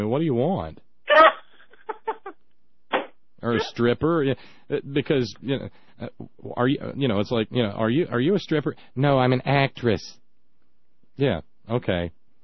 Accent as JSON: {"language": "English", "region": "Alabama", "country": "United States", "tie": "born or raised there", "said": "And so as a result, growing up in Alabama, I went to a few AMEs and so forth"}